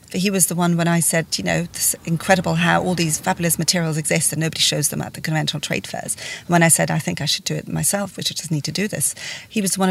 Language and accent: English; Switzerland; In Switzerland.